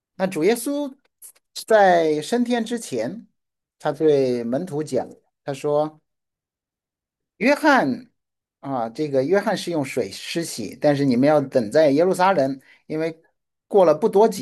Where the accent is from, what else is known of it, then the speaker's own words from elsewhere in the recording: Jiangxi, China; 我发现我们竟然是江西老乡。那有一天，他就问我，你会不会说方言？我说我从小在农村长大，方言是我母语。